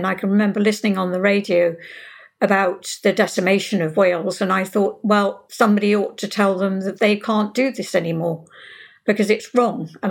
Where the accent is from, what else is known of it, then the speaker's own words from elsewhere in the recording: Uganda; I was very lucky because it was a wonderful place to live. And I was born there.